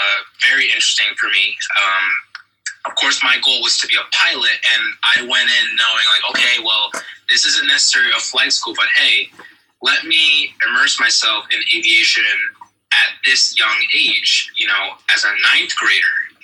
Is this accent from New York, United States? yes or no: yes; Queens, New York, United States; So I grew up in Queens, New York, and aviation was never really in my family.